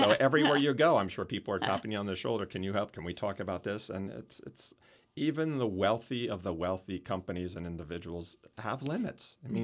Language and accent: English; Pennsylvania, United States; I was born and raised in the Lehigh Valley, so I have a lot of great friends